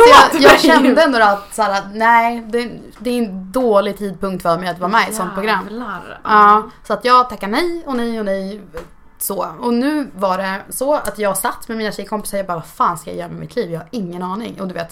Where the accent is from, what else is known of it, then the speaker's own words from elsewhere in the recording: Hudiksvall, Gävleborg County, Sweden; mina vänner hemma i Hudik